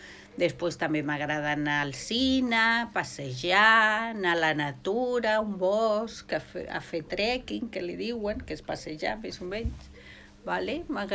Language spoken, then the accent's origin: Catalan; Sant Feliu de Llobregat, Catalonia, Spain; jo soc de Sant Feliu de Llobregat, i vaig anar a Molins de Rei, que és un poble del costat, a l'Institut de Formació Professional.